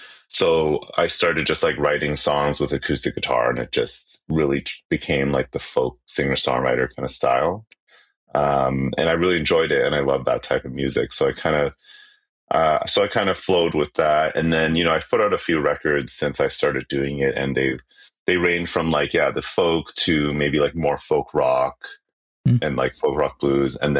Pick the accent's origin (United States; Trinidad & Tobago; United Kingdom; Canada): Canada; because I grew up mostly in Canada. So my language for talking to bandmates and producers and stuff is generally English.